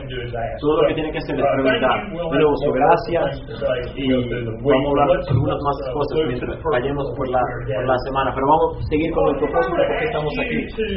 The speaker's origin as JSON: {"language": "Spanish", "country": "United States", "tie": "born or raised there", "said": "para nosotros que hemos nacido criados y nacido en los Estados Unidos."}